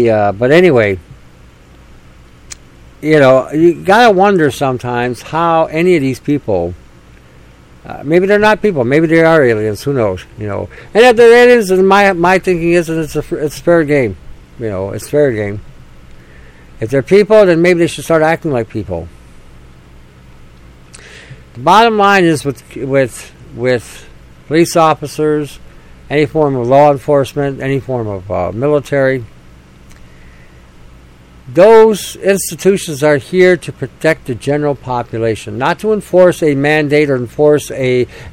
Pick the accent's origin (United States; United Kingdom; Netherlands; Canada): Canada; I am Canadian.